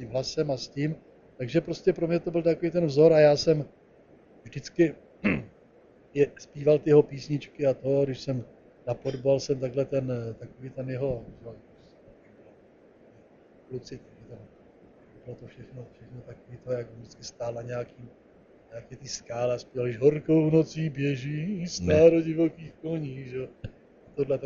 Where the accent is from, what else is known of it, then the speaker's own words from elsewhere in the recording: Moravia, Czechia; now in Prague, Czechia; Já když jsem z Moravy přišel do Prahy